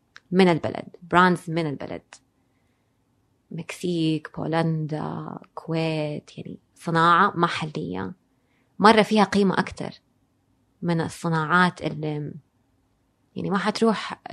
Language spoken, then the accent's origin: Arabic; Hejaz, Saudi Arabia; إحنا عندنا في الحجاز لازم في الأفراح سكر نبات وهيل وفوفل وقرنفل